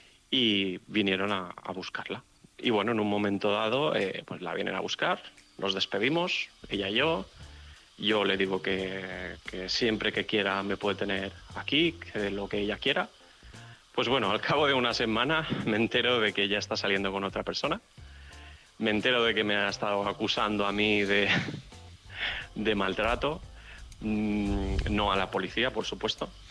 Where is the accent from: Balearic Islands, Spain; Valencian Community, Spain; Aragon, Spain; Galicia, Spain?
Balearic Islands, Spain; soy de Mallorca. Soy un joven que ahora tiene 37 años